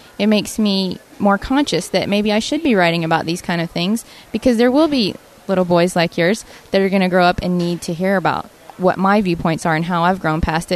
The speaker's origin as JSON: {"language": "English", "region": "Southern United States", "country": "United States", "said": "Of course, we're from the South, so there's a whole other mix going on there."}